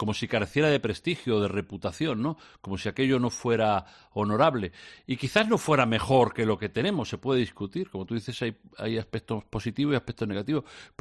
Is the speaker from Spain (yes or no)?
yes; Guareña, Extremadura, Spain; Y eso es una Nochebuena como se celebraba en mi casa, en mi pueblo, en Guareña, cuando yo tenía 5, 8, 10, 12 años.